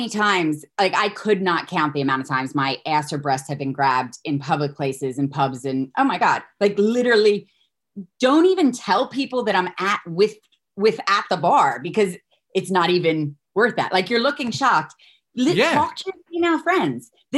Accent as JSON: {"language": "English", "town": "Philadelphia", "region": "Pennsylvania", "country": "United States", "said": "And like, I'm from Philly. My bravado is very much a confident woman that can take anything on."}